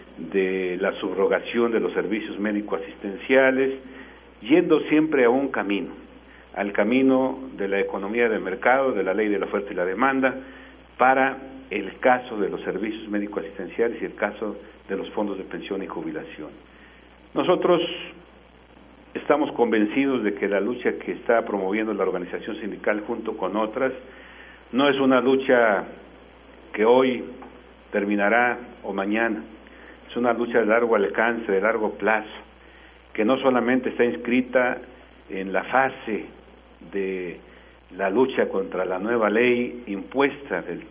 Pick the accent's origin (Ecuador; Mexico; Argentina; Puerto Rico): Mexico; aquí los beneficiarios no son los mexicanos, no somos los mexicanos